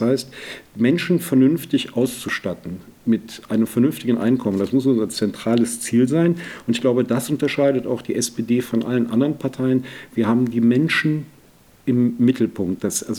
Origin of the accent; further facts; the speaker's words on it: Cologne, North Rhine-Westphalia, Germany; born there; now in Bergisch Gladbach, Germany; Ich bin geboren in Köln, auch während des Studiums habe ich in der Kölner Südstadt gelebt und dann bin ich meiner Frau nach Bergisch Gladbach gefolgt